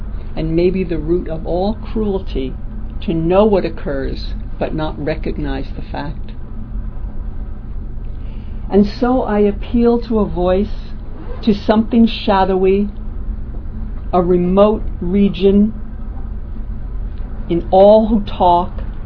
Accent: Paulden, Arizona, United States; No, I come from a town called Paulden, Arizona. We have a convenience store. It's known as the Pink Store, painted pink.

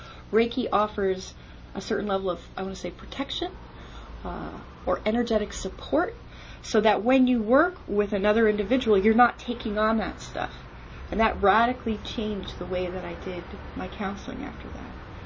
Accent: New Jersey, United States; now in Seattle, United States; And I'm originally from New Jersey, and once in a while you'll hear some of that talk come out, but I've lived in Seattle 12 years

